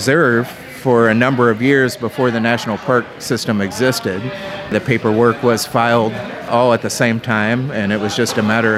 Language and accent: English; Hot Springs, Arkansas, United States; I did. I was born and raised in Hot Springs.